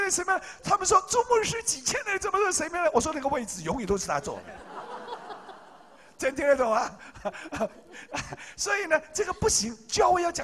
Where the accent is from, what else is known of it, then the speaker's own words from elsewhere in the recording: Hong Kong; Chinese is a second language; 我没有当过兵很可惜，因为我是香港人，没机会当兵。